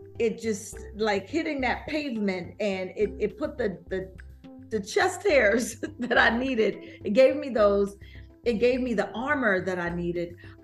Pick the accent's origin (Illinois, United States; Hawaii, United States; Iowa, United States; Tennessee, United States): Illinois, United States; Chicago; now in Brooklyn, United States; I'm from, you know, I live in Brooklyn. I'm from Chicago.